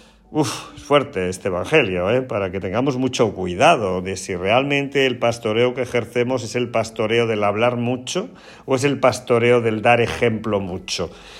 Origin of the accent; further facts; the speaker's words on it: Andújar, Andalusia, Spain; hoy tenemos una fiesta muy hermosa en mi tierra, en Jaén, en Andújar